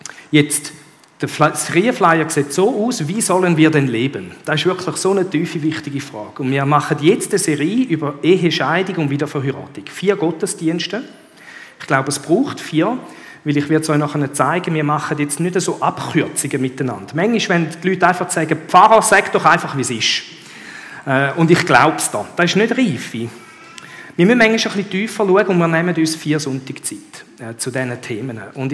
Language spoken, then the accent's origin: German; Switzerland; ein wichtiges Thema auch bei uns, Sterbehilfe in der Schweiz.